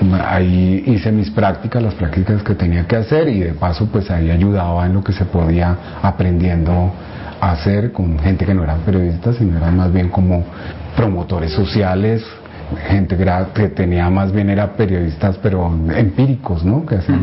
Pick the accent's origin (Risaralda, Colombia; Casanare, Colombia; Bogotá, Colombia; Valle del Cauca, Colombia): Bogotá, Colombia; Vivimos en el barrio Galán de Bogotá desde 1960, ellos se asentaron en el barrio Galán. Yo ya nací en el Galán